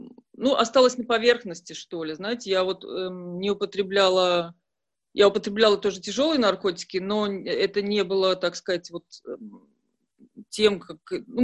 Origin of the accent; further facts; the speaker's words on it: Saint Petersburg, Russia; Я родилась и выросла в Санкт-Петербурге.